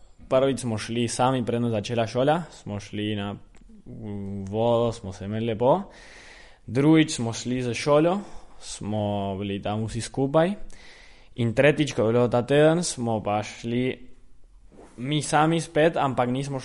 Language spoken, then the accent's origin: Slovenian; Bariloche, Río Negro, Argentina; Ja, jaz prihajam iz Bariloč, tako da hodim v hribe cel čas.